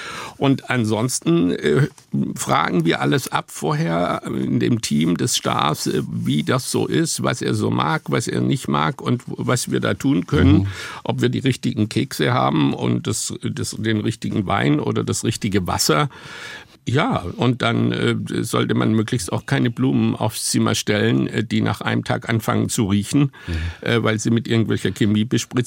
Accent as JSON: {"language": "German", "region": "Southern Germany", "country": "Germany", "said": "Also einmal komme ich aus Süddeutschland und Essen spielt nun bei uns mal eine große Rolle, wie Sie wissen."}